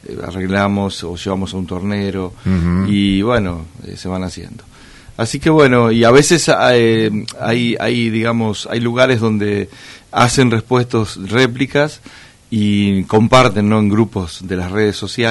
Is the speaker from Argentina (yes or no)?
yes; Bragado, Buenos Aires Province, Argentina; born there; Yo nací en la ciudad de Bragado